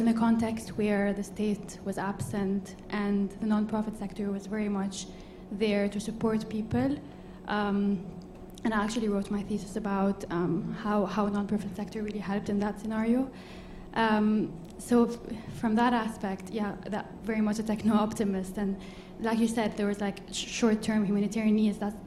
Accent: Beirut, Beirut Governorate, Lebanon; I'm from Beirut in Lebanon

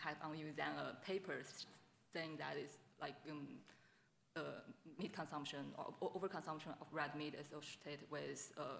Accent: China; English is a second language; because in my country, so I'm from China

